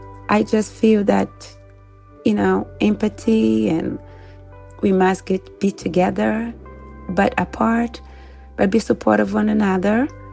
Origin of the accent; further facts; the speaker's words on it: Minas Gerais, Brazil; I'm from Minas, a well-known, respected state in Brazil.